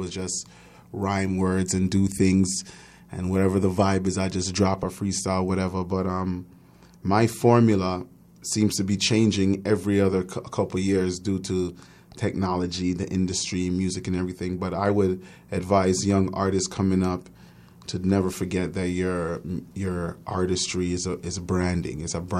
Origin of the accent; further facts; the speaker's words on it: Montreal, Quebec, Canada; born there; and I was born in Montreal